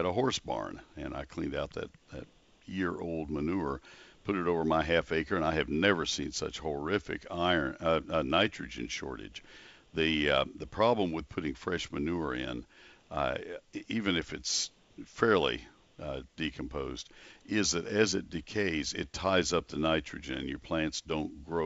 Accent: College Station, Texas, United States; And I'll give you my own experience in Ohio when I transferred from, I grew up in College Station.

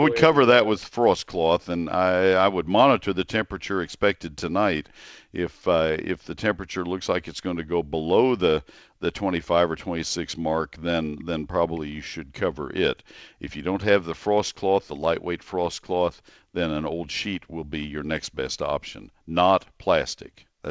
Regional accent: McKinney, Texas, United States; you'll see a photo that I took in my hometown of McKinney.

